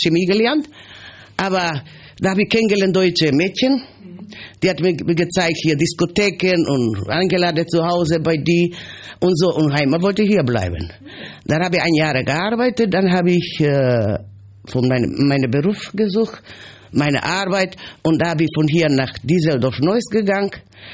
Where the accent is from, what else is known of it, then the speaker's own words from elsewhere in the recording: North Macedonia; German is a second language; now in Germany; Ich lebe mehr länger hier. Als in Mazedonien bin ich nur groß geworden, erwachsen.